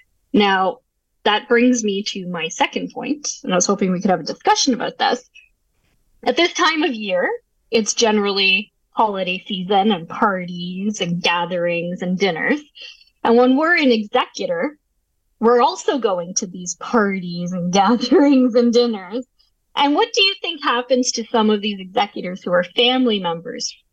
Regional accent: Canada; the cost of being a Canadian living here is very expensive.

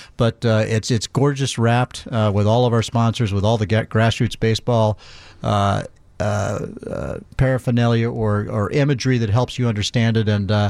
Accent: Peoria, Illinois, United States; I was once a youngster, and I grew up in Peoria

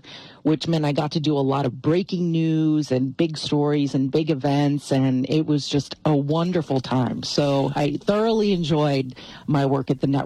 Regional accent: New Jersey, United States; I grew up in New Jersey

